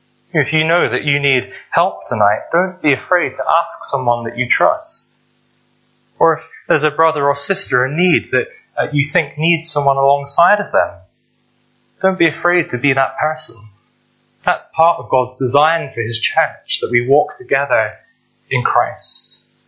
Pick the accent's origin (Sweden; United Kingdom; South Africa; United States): United Kingdom; London; When I was growing up in London, sometimes we'd have a day out to the British Museum.